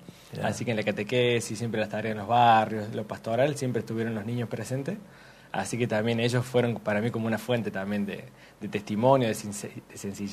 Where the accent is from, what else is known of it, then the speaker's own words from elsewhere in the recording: La Falda, Córdoba, Argentina; Y soy de La Falda, sí, señor.